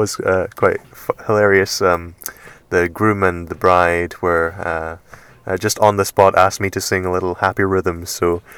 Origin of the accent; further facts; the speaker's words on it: India; now in United Kingdom; got to see my hometown again, and eat all the lovely Indian delicacies that I had grown to miss, but I had all that and now I'm back.